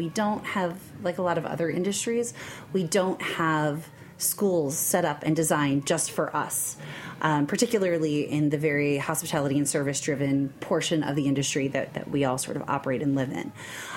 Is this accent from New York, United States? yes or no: yes; New York, United States; I am from New York originally.